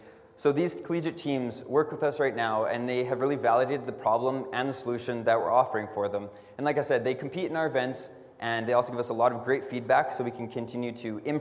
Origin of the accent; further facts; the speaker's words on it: Canada; we couldn't get it because we're Canadian.